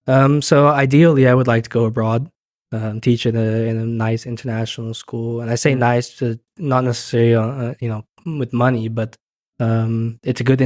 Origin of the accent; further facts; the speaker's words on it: Houston, Texas, United States; now in Netherlands; I grew up in North Houston